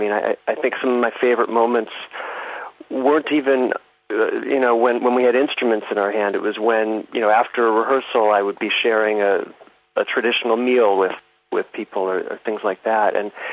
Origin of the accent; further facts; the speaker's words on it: California, United States; now in Massachusetts, United States; So I live in the United States in the northeastern part. It's called New England in a state called Massachusetts. I grew up in California on the West Coast.